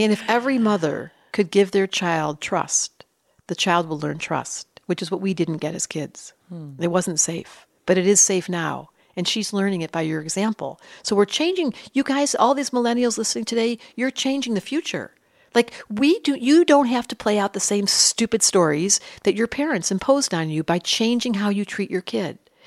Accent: Detroit, Michigan, United States; I grew up in Detroit and my grandfather was murdered

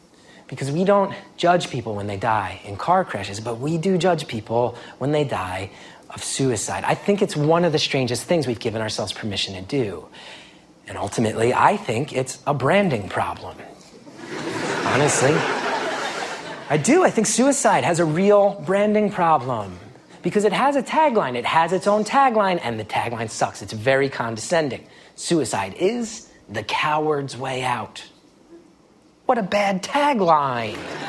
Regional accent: New Jersey, United States; A lot of people sound like Carmela Soprano where we grew up. That's very true. I grew up in Essex County. That's where Sopranos took place, and they nailed the culture of it.

